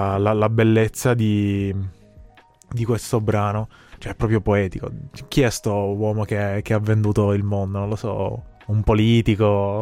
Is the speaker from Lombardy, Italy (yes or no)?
no; Sicily, Italy; noi siamo siciliani, tu sei la piemontese.